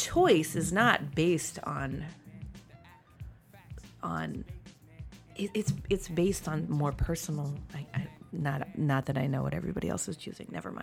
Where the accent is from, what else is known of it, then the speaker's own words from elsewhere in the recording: Mount Pleasant, Iowa, United States; born there; I was born in Mount Pleasant, Iowa.